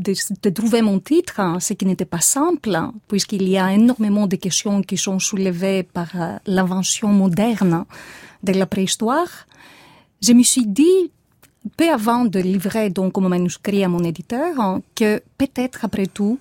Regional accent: Greece; accent: Greek; French is a second language; je suis grecque, comme tout le monde peut le comprendre d'après mon accent rocailleux. Mais, donc, j'ai fait des études d'histoire à Athènes.

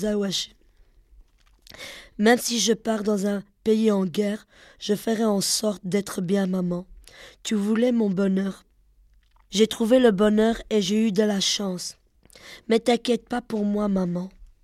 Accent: Schaerbeek, Brussels, Belgium

